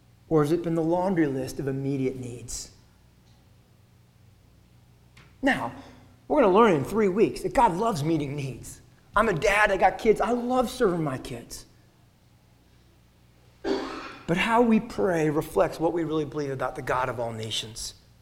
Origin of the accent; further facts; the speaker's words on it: Connecticut, United States; we came down to Baltimore and then went to my hometown of Connecticut.